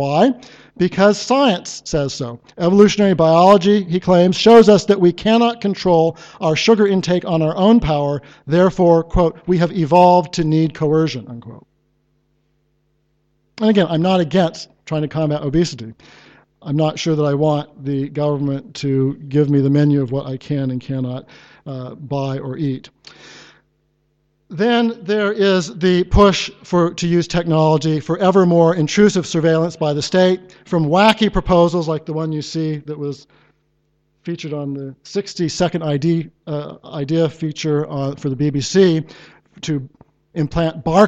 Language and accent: English; United States; we have in my home country evolutionary zoologists like Eric Pianka at one of our nation's premier research institutions, the University of Texas